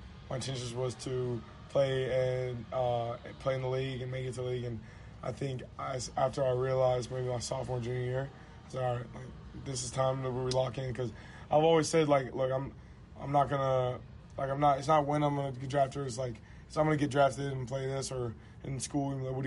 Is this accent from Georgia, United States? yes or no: yes; Tyrone, Georgia, United States; I'm from Tyrone, Georgia. It's about 25 minutes south of Atlanta.